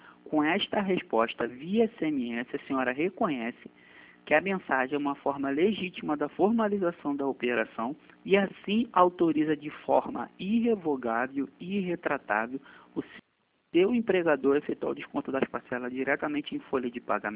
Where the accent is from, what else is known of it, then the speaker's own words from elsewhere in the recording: Nova Iguaçu, Rio de Janeiro, Brazil; sou de Nova Iguaçu